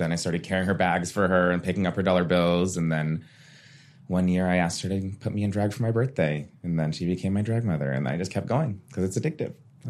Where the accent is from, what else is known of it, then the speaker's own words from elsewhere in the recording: Phoenix, Arizona, United States; Well, I was born and raised here in Phoenix, Arizona. I'm an ASU Sun Devil.